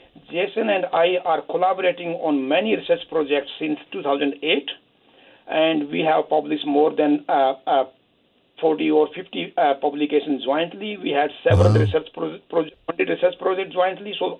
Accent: India; also born or lived in England; now in United States; And originally, I came from India and did my research in England, my PhD, and been teaching here for since 1998 in the US.

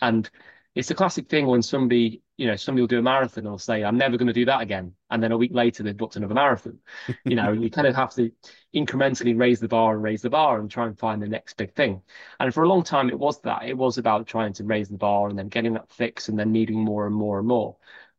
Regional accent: Chester, North West England, United Kingdom; I was brought up in Chester, not a lot of mountains in Chester, and it was fairly comfortable.

